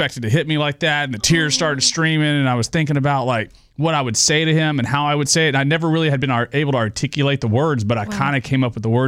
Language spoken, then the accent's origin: English; Goliad, Texas, United States; I'm from Goliad, which is as far north as you are. I'm south towards the border.